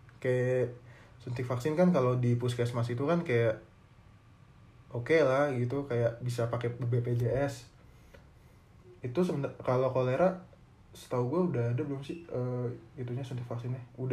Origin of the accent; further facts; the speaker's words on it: Mogang, North Sumatra, Indonesia; kalau lo tahu kampung gue di Samosir ada sebuah kota namanya Mogang